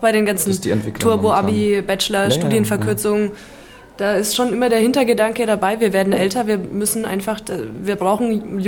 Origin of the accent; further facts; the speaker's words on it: Bavaria, Germany; ich komme ja aus Franken, wo Erlangen ein riesen Siemens-Standort ist